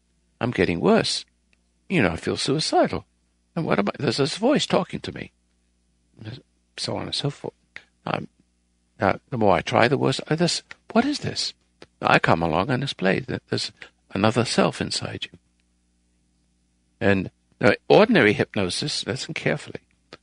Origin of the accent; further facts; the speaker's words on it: England, United Kingdom; born there; accent: English; I'm not necessarily an Englishman. I just born in England, and I have an English accent.